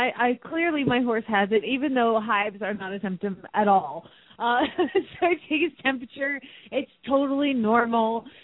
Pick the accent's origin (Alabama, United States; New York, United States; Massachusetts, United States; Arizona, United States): Arizona, United States; Phoenix; from Phoenix, Arizona